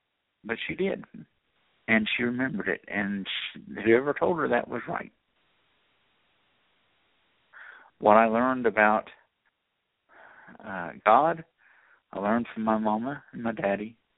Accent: Athens, Tennessee, United States; my mom would love to live there in my hometown of Athens, Tennessee

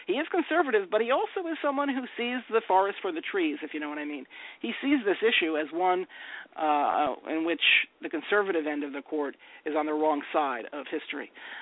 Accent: Austin, Texas, United States; I'm from Austin.

